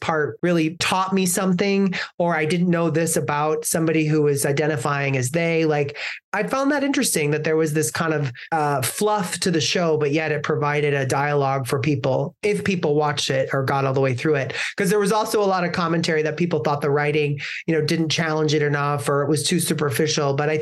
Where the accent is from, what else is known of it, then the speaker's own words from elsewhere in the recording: Ottawa, Illinois, United States; that was in a diner where I grew up in Ottawa, Illinois.